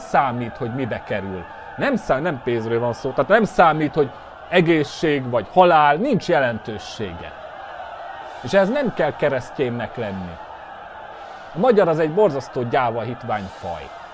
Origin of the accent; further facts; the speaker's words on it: Kecskemét, Bács-Kiskun, Hungary; annak előre kecskeméti vagyok, tehetséggel sem találkoztam itt Kecskeméten